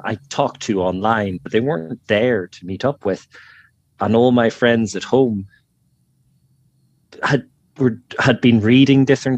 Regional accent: Ireland; When I first arrived back in Ireland, my first full day in Ireland, I had to go down my hometown, which I have grown up in and know my whole life, to get a new bank card because mine had expired.

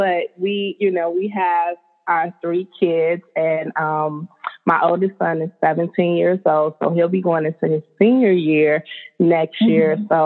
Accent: Chicago, Illinois, United States; moved away as an adult; now in Atlanta, United States; So I am from Chicago. I lived on the west side of Chicago all of my life up until July 2017. I decided to relocate me and my family to a suburb, and in the surrounding areas of Atlanta, Georgia.

